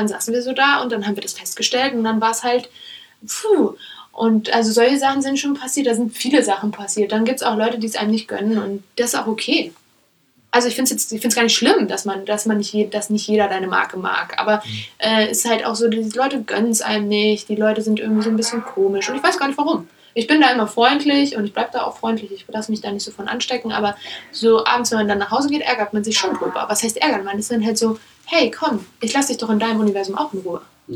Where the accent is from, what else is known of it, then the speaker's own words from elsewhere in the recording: Germany; born there; Ich lebe in Deutschland. Ich bin in Deutschland geboren.